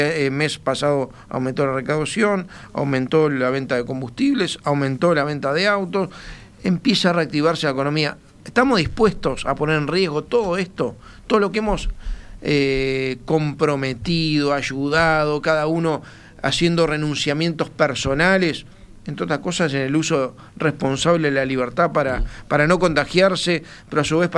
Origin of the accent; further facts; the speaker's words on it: Uruguay; a mí me llenó de orgullo como uruguayo